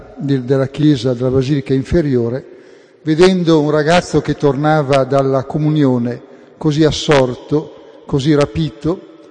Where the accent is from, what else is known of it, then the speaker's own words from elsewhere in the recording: Castelnuovo di Asola, Lombardy, Italy; per tornare al mio paese natale, che era Castelnuovo di Asola, perché ero bimbo